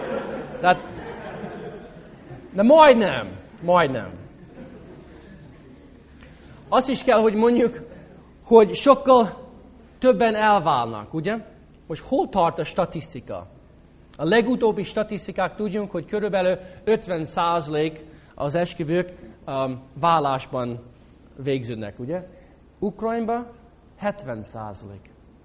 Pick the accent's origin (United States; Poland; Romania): United States; Hungarian is a second language; now in Hungary; Én eredetileg amerikai vagyok, de 11 évig szolgálunk itt Magyarországon.